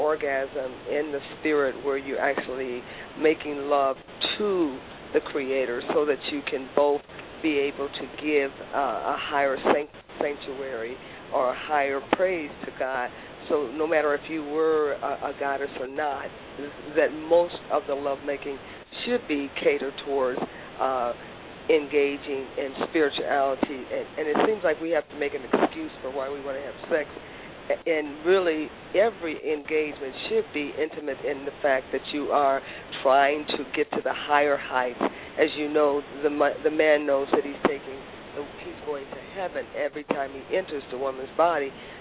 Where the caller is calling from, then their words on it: Miraville, Indiana, United States; I'm calling from Miraville, Indiana